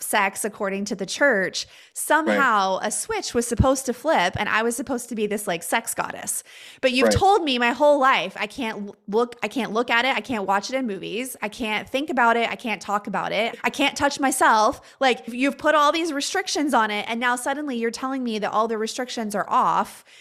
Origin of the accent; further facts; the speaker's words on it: Canyon, Texas, United States; And so we come from growing up in Canyon, like 15 miles from Canyon is the town of Amarillo.